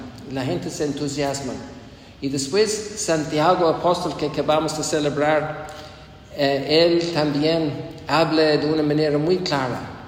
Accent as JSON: {"language": "Spanish", "country": "Ireland", "second_language": "Spanish", "said": "Yo soy irlandés."}